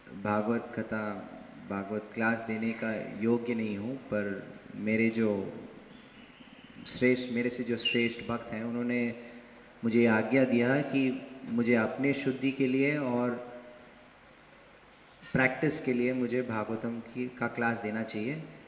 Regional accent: South India, India; Hindi is a second language; और मैं दक्षिण भारत से हूँ तो मेरा हिंदी उतना अच्छा नहीं है

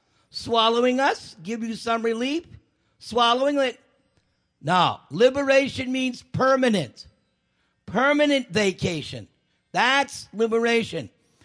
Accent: New York, United States; As we say, because I'm from New York, you got to walk the walk and talk the talk.

